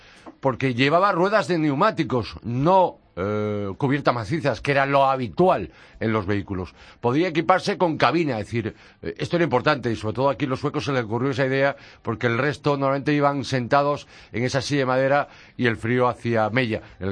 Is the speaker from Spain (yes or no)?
yes; Vigo, Galicia, Spain; Es un modelo fabricado en mi tierra, en concreto en Vigo